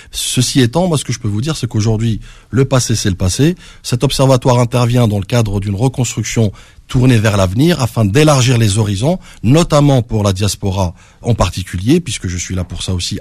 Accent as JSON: {"language": "French", "country": "France", "tie": "born there", "said": "je suis issu de cette immigration. Je suis né en France, hein, je le rappelle."}